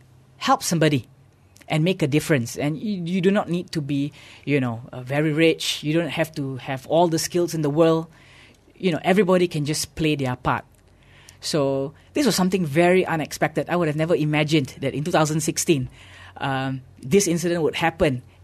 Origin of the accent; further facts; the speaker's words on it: Kuala Lumpur, Malaysia; now in Kuching, Malaysia; since I'm from Kuala Lumpur, as soon as I finished my housemanship, I would return back immediately.